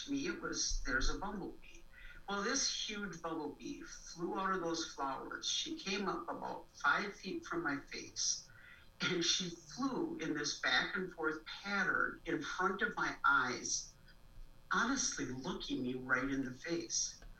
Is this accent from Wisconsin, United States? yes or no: yes; Wisconsin, United States; now in Madison, United States; Well, I'm a lifelong Wisconsin resident. I was born up in the Fox Valley, and I went to school there. And then I moved down to Madison about 25 years ago.